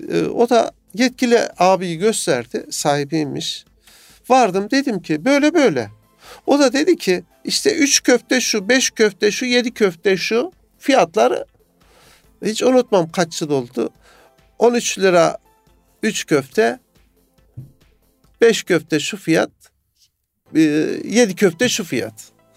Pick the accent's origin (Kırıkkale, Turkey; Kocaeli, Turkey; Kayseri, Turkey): Kayseri, Turkey; Sen nerelisin dedi. İkinci soru. Kayserliyim.